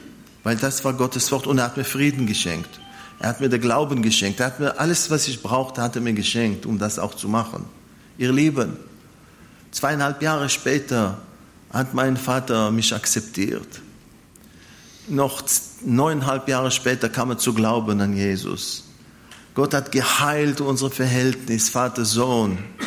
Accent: Israel; now in Germany; Ich komme zwar aus Israel, aber in Deutschland versuche ich, deutsch zu sein.

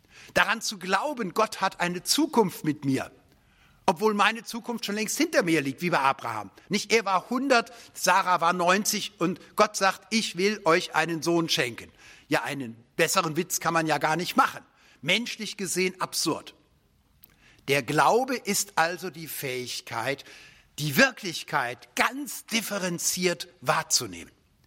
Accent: Rhineland, Germany; Ich selbst bin Rheinländer, nicht?

